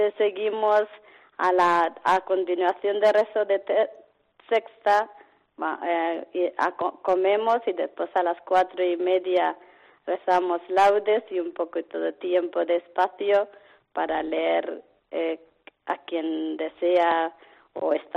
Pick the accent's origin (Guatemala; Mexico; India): India; Spanish is a second language; now in Ávila, Spain; todas las que estamos en Ávila, en esta comunidad, todas somos de la India.